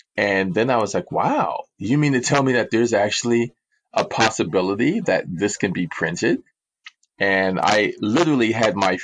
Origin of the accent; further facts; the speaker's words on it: New York City, New York, United States; where I grew up in Washington Heights, you know, all my friends and neighbors were African American or maybe Puerto Rican, Dominican